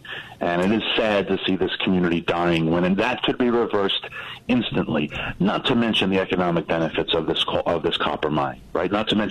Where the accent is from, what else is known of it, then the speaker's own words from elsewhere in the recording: New York City, New York, United States; The borough of Queens, where I grew up in New York City, is only about 85,000 acres.